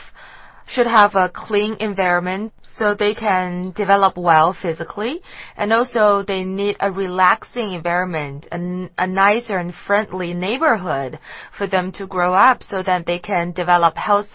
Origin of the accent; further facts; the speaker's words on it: Beijing, China; English is a second language; This is my hometown. I'm living in Beijing. I was born here and I was brought up here, so this is my hometown.